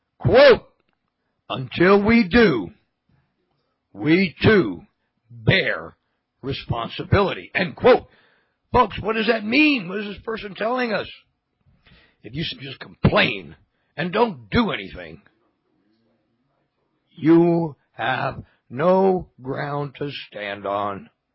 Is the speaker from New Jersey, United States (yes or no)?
yes; Newark, New Jersey, United States; I grew up in Newark, New Jersey. And let me tell you, folks, I'm familiar with a sewer rat.